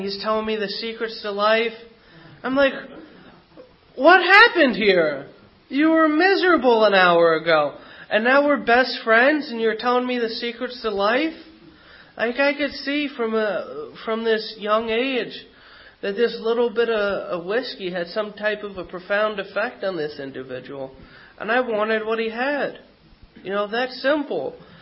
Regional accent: New Jersey, United States; I mean, I'm from Jersey and I really like it.

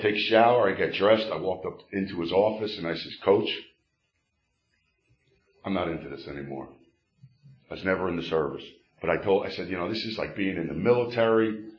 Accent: Elizabeth, New Jersey, United States; I grew up in Elizabeth.

